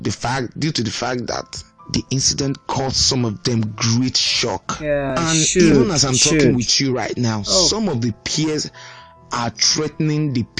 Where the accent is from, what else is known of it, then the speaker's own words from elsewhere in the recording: Nigeria; I'm a Nigerian, and I know what is going on with Nigerian authorities.